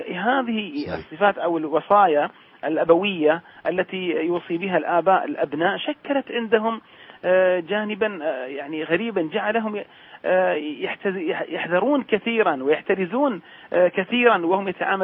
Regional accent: Saudi Arabia; اللي احنا نسميها في بلادنا المملكة العربية السعودية فترة الخطوبة

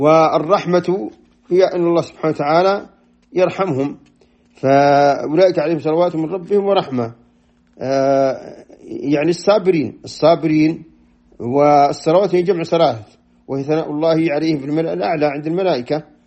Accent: Saudi Arabia; وهذا قد حدث أيضا عندنا في السعودية

